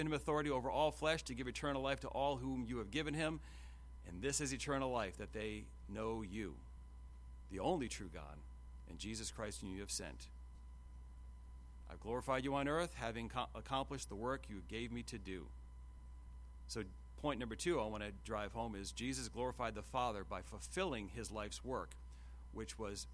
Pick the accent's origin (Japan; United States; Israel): United States; Rhode Island; I'm from Rhode Island. We can make one word out of a sentence.